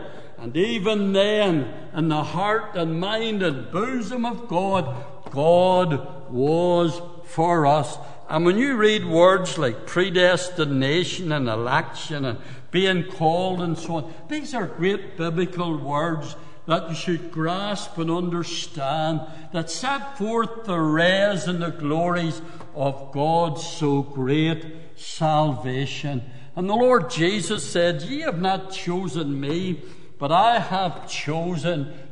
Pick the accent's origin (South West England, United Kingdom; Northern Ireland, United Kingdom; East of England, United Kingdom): Northern Ireland, United Kingdom; Belfast; when I was a young fella growing up in Belfast, all the youngsters in those days